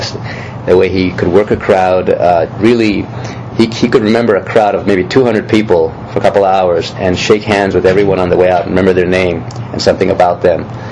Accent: Pearl City, Hawaii, United States; I think growing up in Pearl City, they always had strong little league teams.

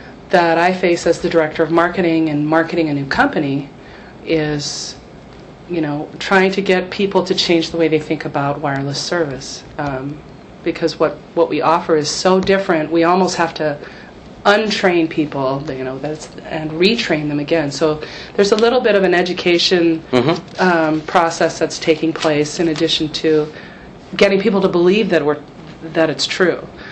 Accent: Hawaii, United States; I learned probably more about my Hawaiian history through her, not necessarily mentorship, but through her support than I ever have, even living here all my life.

